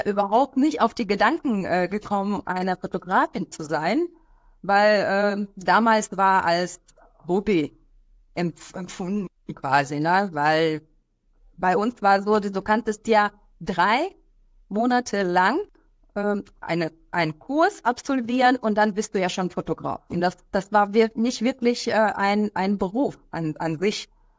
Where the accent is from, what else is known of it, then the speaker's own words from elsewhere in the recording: Siberia, Russia; moved away as an adult; also born or lived in Kazakhstan / Moscow, Russia; now in Germany; Gelebt in Sibirien, wo minus 50 im Winter war.